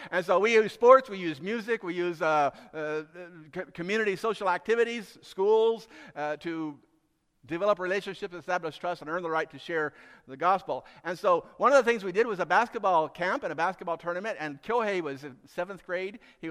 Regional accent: Gifu, Japan; But we grew up in Japan. It was just my three brothers, my two sisters, my mom and dad, and me. And we lived in Gifu City, Gifu Prefecture is Gifu City, and there was only one other white face in the entire prefecture.

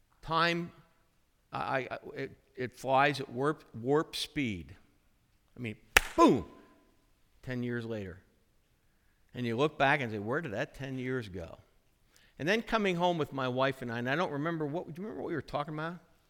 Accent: Phillipsburg, United States; I'm from Phillipsburg, they're from Williamsport.

